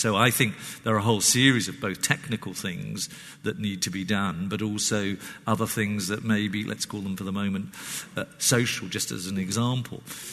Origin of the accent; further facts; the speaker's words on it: Italy; also born or lived in Germany; I was brought up in Italy, Germany.